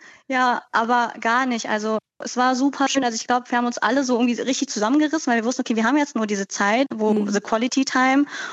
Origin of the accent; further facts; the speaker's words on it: Lippstadt, North Rhine-Westphalia, Germany; now in Berlin, Germany; also ich wohne ja in Berlin und ich komme aus Lippstadt